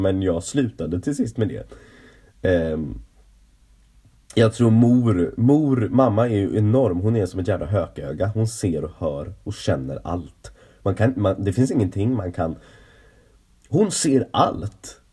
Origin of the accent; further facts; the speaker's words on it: Stockholm County, Sweden; jag pratar göteborgska nu, jag är inte från Göteborg, jag är från Roslagen.